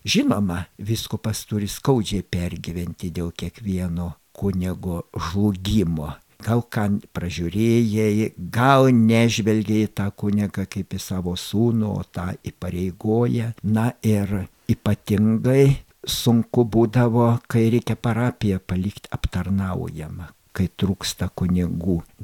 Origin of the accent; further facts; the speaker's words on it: Aukštaitija, Lithuania; knygnešių daugiausia buvo aukštaičių, mano gimtojo krašto, juk ir dabar netoli Panevėžio yra knygnešių muziejus